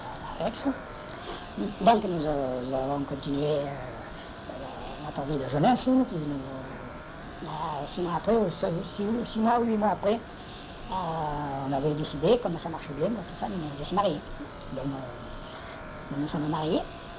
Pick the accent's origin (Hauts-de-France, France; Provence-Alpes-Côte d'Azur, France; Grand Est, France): Provence-Alpes-Côte d'Azur, France; Sénas; je suis parti entraîner et jouer à Sénas, mon village. Pendant 4 ans, j'ai joué là-bas